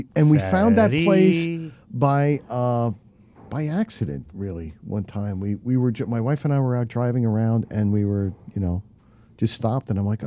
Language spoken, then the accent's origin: English; Wayne, New Jersey, United States; I grew up in Wayne, and we used to go to the Pompton Queen all the time, and it was great.